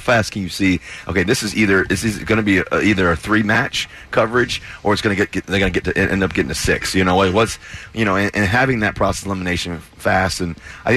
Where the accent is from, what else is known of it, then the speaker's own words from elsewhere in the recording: Cincinnati, Ohio, United States; born there; I think it goes back to really just kind of my experience growing up. I was born in Cincinnati, Ohio, 1988, when you won the MVP.